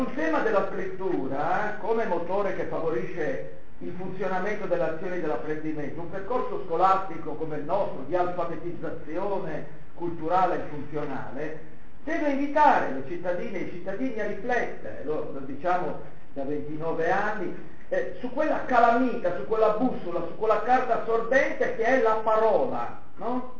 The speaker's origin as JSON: {"language": "Italian", "region": "Liguria", "country": "Italy", "said": "poi sono ligure, non posso buttare qualcosa."}